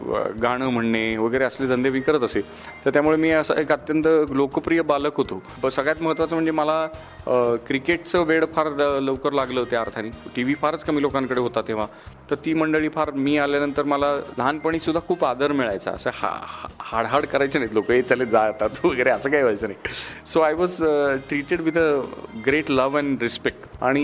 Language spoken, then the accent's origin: Marathi; Paranda, Maharashtra, India; born there; मला माझा जन्म परांडा नावाच्या गावात झाला, जिथे माझ्या वडिलांची बदली झाली होती.